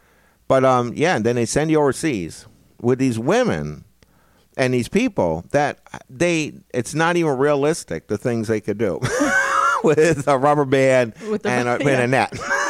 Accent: New York, United States; If you grew up in the country, I grew up in the Catskill Mountains, right?

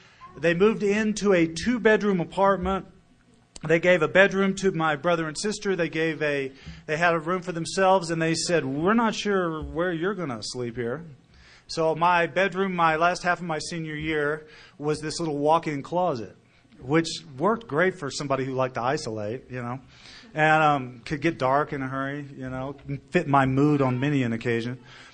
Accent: Austin, Texas, United States; born there; It started in Texas. I was born in Austin, Texas.

